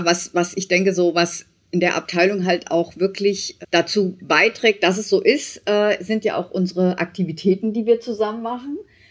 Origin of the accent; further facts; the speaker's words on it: Giessen, Hesse, Germany; ich komme aus Gießen, da habe ich kurzzeitig gearbeitet und ansonsten immer in der MHH.